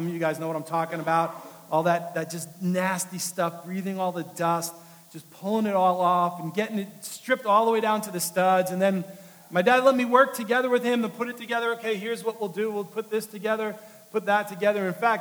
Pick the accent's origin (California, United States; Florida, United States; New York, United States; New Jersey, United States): New York, United States; New York City; my father and I started a project in my old house where I grew up in New York City.